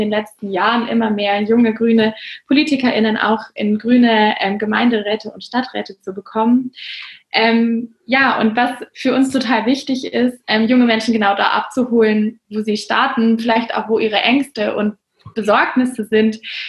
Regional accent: Freiburg, Baden-Württemberg, Germany; Ich komme aus Freiburg.

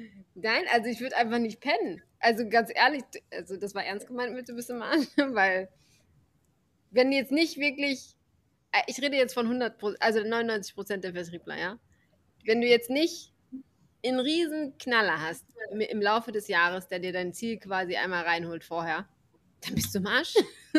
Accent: North Rhine-Westphalia, Germany; now in Freiburg, Germany; ich komme ja aus NRW, bin aber nach Freiburg gezogen

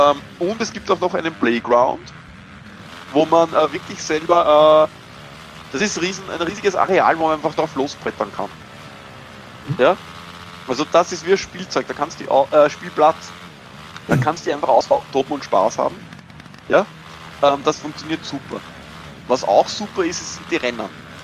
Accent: Austria

